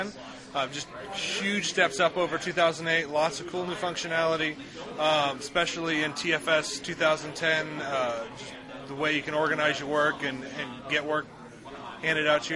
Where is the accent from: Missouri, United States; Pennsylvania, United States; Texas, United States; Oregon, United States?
Missouri, United States; Kansas City; Kansas City, Missouri.